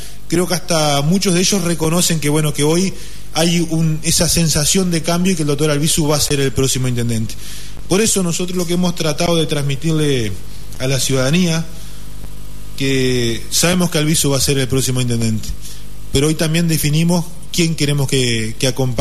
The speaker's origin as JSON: {"language": "Spanish", "region": "Salto", "country": "Uruguay", "said": "que el 12 seguimos siendo los mismos salteños"}